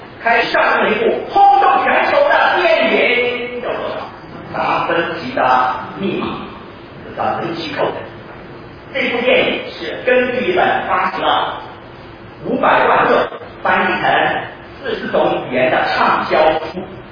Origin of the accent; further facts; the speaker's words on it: China; 我们中国人应当脸红，应当羞愧